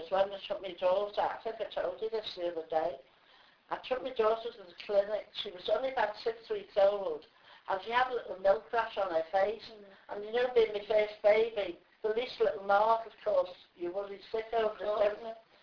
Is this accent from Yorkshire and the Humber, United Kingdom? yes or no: no; Liverpool, North West England, United Kingdom; I was born in Anfield, the same area I live in now, yeah. Never moved away from it.